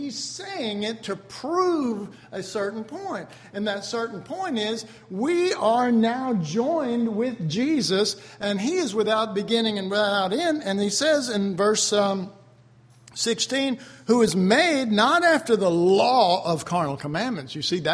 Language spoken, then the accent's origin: English; Dallas, Texas, United States; I was raised in Oak Cliff, so.